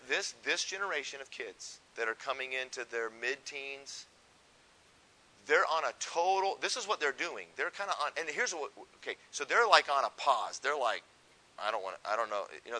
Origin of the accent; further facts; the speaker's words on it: Colorado, United States; I grew up in Colorado, but then I pastored for 15 years in the South.